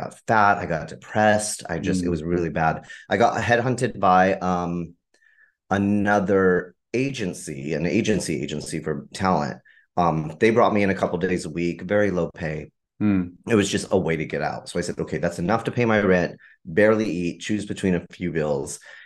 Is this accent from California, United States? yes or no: yes; California, United States; Yeah, I was raised literally in the Sacramento Valley.